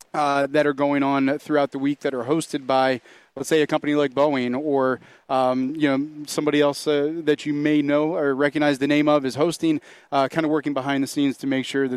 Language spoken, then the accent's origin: English; Virginia, United States; I'm originally from Virginia. Went to school in Virginia